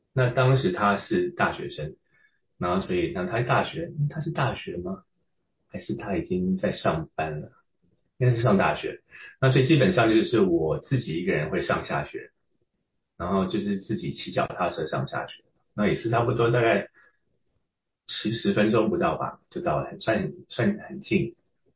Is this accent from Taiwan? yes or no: yes; Taipei, Taiwan; 小学是在台北，一个丽人小学，是一个私立小学。